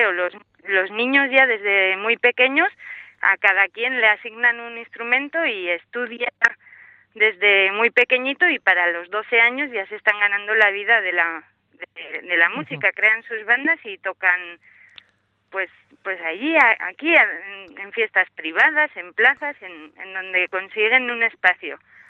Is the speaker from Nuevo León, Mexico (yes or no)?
yes; Monterrey, Nuevo León, Mexico; yo vengo de Monterrey, que la cultura es más cerrada también, o son más serios.